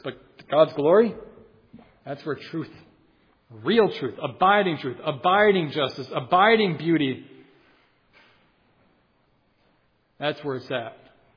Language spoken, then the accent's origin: English; Wisconsin, United States; The glory of the Packers or the, I'm from Wisconsin, remember? The Brewers.